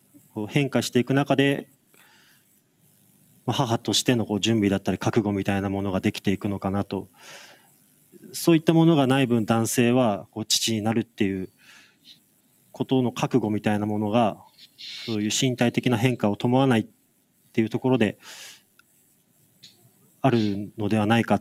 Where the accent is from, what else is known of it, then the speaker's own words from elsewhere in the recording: Akita, Japan; ある秋田県は僕が生まれ育った、まあ、県なんですけれども